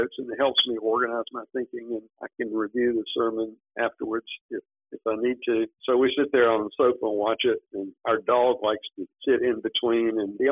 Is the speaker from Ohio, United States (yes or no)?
no; Georgia, United States; born there; I was born on the Air Force Base in Georgia, Robbins Field.